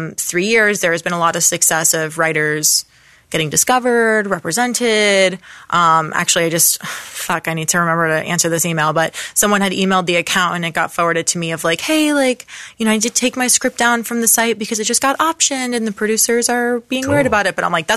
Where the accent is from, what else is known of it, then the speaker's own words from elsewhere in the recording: Florida, United States; growing up reading the trades, like I'm from Florida, but I would go to like Books a Million